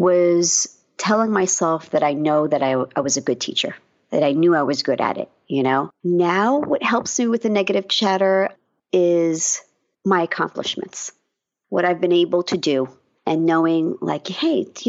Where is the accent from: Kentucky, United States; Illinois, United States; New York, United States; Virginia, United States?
New York, United States; I grew up in New York. My early life was on Long Island. Wasn't a very diverse area.